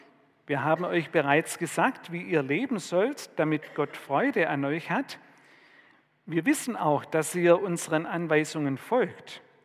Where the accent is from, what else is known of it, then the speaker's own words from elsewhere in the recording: Ludwigsburg, Baden-Württemberg, Germany; Wir hatten in Ludwigsburg, wo ich aufgewachsen bin, so in meiner Jugendzeit